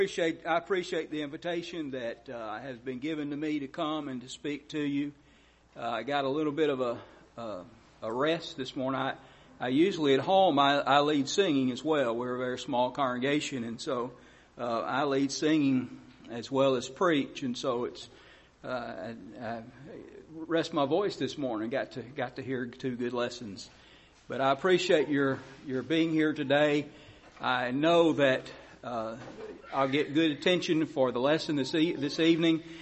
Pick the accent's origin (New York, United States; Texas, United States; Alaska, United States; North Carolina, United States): Texas, United States; I'm from Southeast Texas and grew up in that area